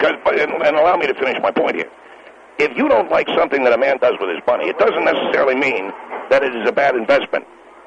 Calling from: Philadelphia, Pennsylvania, United States; I'm calling from Philadelphia.

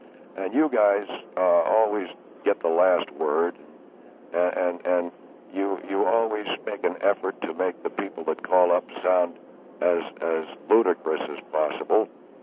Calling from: Pittsburgh, Pennsylvania, United States; I'm calling from the Pittsburgh, Pennsylvania area. We come from an area where we've got a lot of talk radio here.

